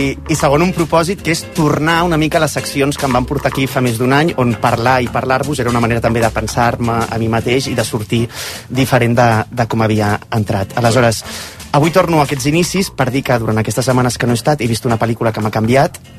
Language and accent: Catalan; Tarragona, Catalonia, Spain; perquè jo soc de Tarragona